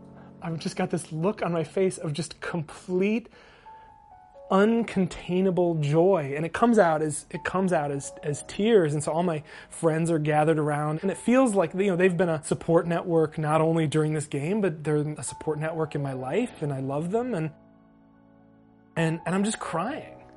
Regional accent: Wisconsin, United States; I am a Midwesterner. I am a Wisconsinite. I am a Packer fan.

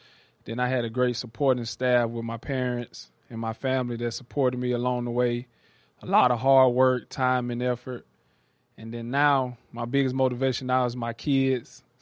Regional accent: Atlanta, Georgia, United States; Actually, growing up, I'm from Atlanta, Georgia

